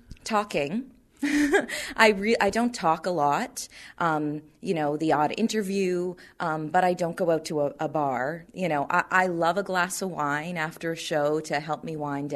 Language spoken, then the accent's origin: English; Cape Breton, Nova Scotia, Canada; went home to Cape Breton, and I'm from the East Coast, and just kind of had a nice work life balance.